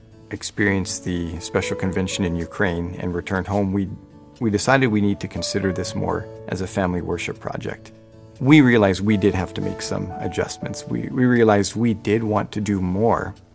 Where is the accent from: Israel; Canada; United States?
Canada; Growing up in Canada, I had a view of what hospitality was.